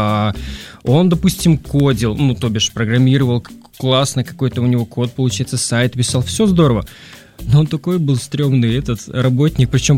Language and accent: Russian; Kazakhstan; Есть у меня такой товарищ, вот я сам из Казахстана